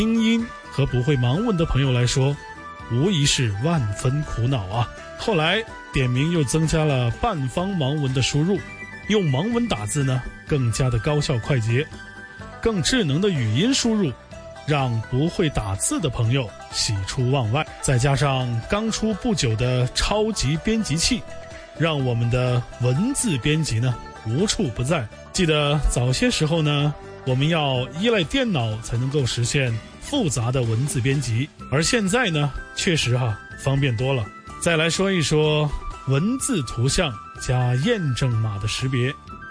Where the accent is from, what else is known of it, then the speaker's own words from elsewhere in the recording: Guang'an, Sichuan, China; 我是来自四川广安的